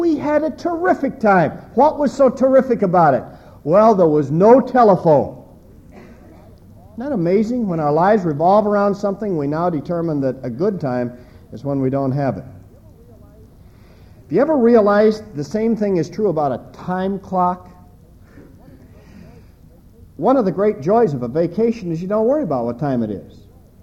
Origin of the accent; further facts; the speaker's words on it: Nebraska, United States; moved away; I grew up in Nebraska where they hadn't heard of such inhuman inventions. And I got to Chicago